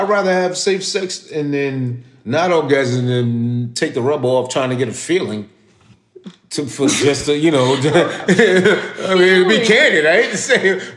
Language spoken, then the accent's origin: English; New York, United States; born there; I was born in New York in the 80s, and I'm kind of thorough with my shit.